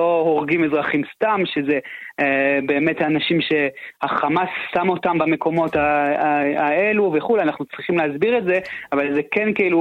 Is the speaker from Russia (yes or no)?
no; Canada; first language French; Hebrew is a second language; now in Israel; אני מקנדה במקור, דובר צרפתית ואנגלית ברמת שפת אם